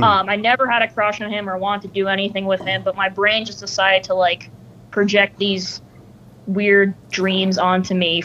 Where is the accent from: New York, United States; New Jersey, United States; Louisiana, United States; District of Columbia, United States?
New Jersey, United States; Oh, I'm from New Jersey.